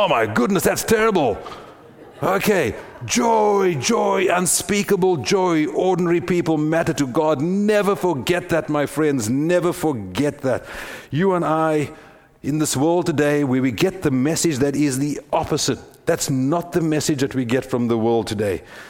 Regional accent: South Africa; you know that I come from South Africa, and we've got that country to the north that has had this oppressive dictator for almost 40 years.

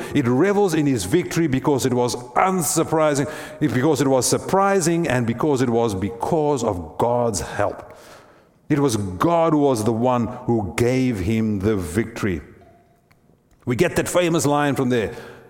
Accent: South Africa; as a South African, I experienced this as well.

